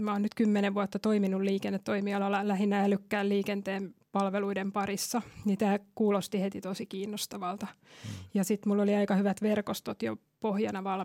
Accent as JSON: {"language": "Finnish", "town": "Tampere", "region": "Pirkanmaa", "country": "Finland", "said": "Ja koska ollaan tamperelaisia ja nähdään, että"}